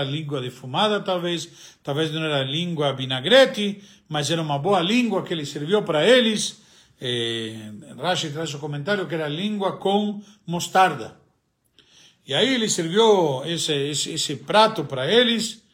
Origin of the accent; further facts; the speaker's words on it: Argentina; accent: Argentine; Portuguese is a second language; now in Brazil; eu não perco meu sotaque de argentino. Mas estou aqui e vou falar em português com todo mundo.